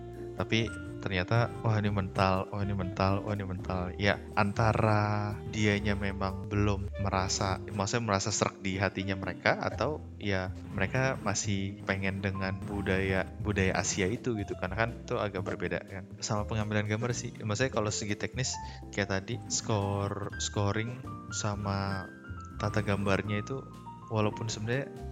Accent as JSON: {"language": "Indonesian", "country": "South Korea", "said": "kita orang Korea"}